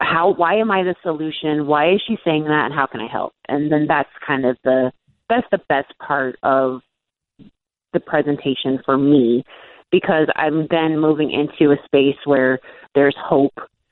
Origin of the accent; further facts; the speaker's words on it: Oregon, United States; also born or lived in Alaska; I was born in Alaska, but then I came to Oregon as a small child, and I've mainly lived in Alaska and Oregon my entire life.